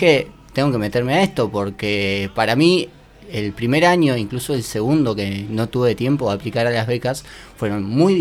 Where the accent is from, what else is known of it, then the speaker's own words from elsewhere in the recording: Melo, Cerro Largo, Uruguay; now in Montevideo, Uruguay; Yo soy de Melo.